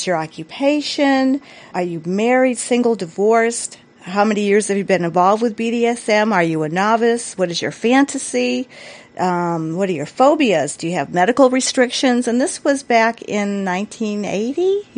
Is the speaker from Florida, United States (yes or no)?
yes; Florida, United States; I'm from Florida, and I'm familiar with the East Coast